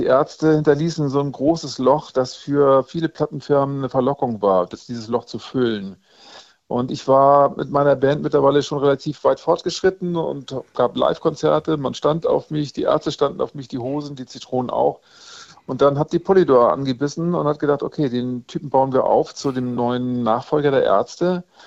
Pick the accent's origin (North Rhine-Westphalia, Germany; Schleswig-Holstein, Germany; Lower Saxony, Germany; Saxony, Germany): Schleswig-Holstein, Germany; Lütjenburg; Ja, mit Daniel Richter komme ich ja aus dem gleichen Ort. Wir sind ja beide in Lütjenburg an der Ostsee aufgewachsen